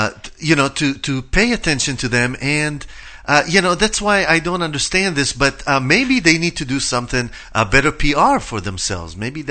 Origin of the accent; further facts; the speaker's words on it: Israel; I'm originally from Israel, and I remember that. I wasn't alive when the country became independent